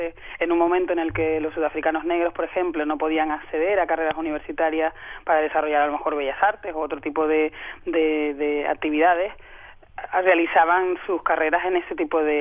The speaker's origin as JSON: {"language": "Spanish", "country": "Spain", "tie": "born or raised there", "said": "Yo soy, sí, de Guinea Ecuatorial. Uh-huh. Y claro, o sea, criándome en España, yo nací en España y criándome en España"}